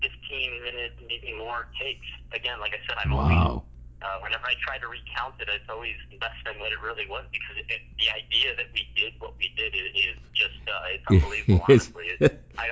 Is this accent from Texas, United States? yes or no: yes; Texas, United States; I grew up in Texas, and, the Chicano movement and even the word Chicano was something that was very foreign to me until I came out to go to school at Stanford.